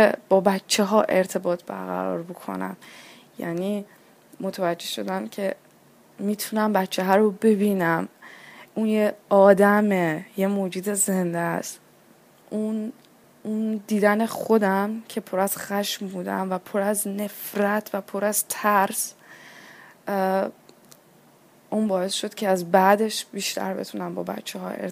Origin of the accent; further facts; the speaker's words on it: Iran; moved away; من پاشدم از ایران اومدم اینجا